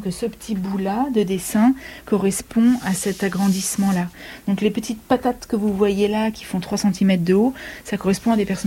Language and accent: French; Provence-Alpes-Côte d'Azur, France; travailler à Paris ou travailler dans mon pays natal, dans les Hautes-Alpes, où il fait très sec